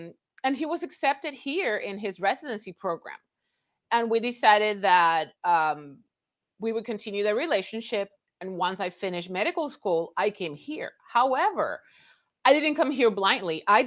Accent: Puerto Rico; now in Texas, United States; And what I tell many people, culturally, I am Puerto Rican. Politically, yes, we are all American citizens, but culturally, I am Puerto Rican, and no one can erase that. And coming here, you have to understand that I'm in the South, I'm in Texas

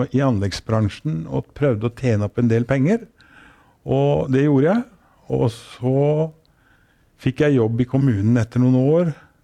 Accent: Ulefoss, Telemark, Norway; Jeg vokste opp på Ulefoss i Nome kommune.

